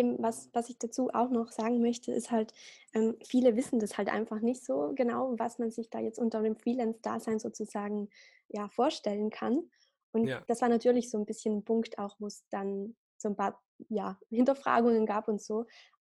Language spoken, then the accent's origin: German; Trentino-Alto Adige, Italy; Und ja, dann bei uns in Südtirol ist es natürlich so, Tourismus läuft sehr gut und alles.